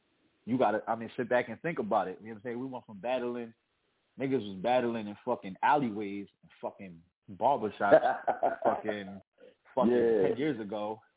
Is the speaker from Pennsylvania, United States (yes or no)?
yes; Pennsylvania, United States; Listen, man, I'm from Pennsylvania, so I might not be from Philly, but I'm going to rock with PA all day.